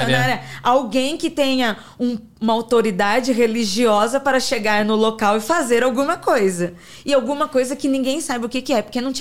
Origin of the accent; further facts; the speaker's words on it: Registro, São Paulo, Brazil; Essa história aconteceu em Registro, né, interior de São Paulo. Lá na minha cidade, aconteceu na Vila Nova.